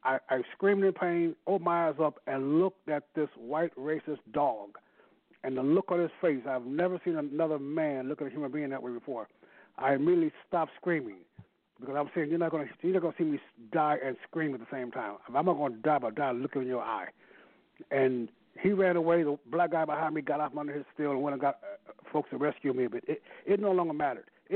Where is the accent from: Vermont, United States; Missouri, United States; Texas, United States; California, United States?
Missouri, United States; St. Louis; born there; I was born in St. Louis, in the inner city, poor parents. My grandfather was a pastor.